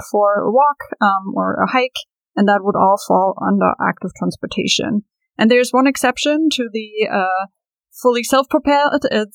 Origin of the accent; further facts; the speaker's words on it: Germany; now in Fairfax County, United States; I am originally from Germany, but I've been in Fairfax County for 15 years.